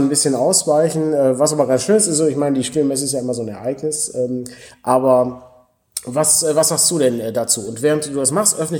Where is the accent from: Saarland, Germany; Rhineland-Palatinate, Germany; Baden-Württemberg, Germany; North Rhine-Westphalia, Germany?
North Rhine-Westphalia, Germany; Oberhausen; Ich komme aus Oberhausen, also fährt man ja 20 Minuten zu der Messe hin.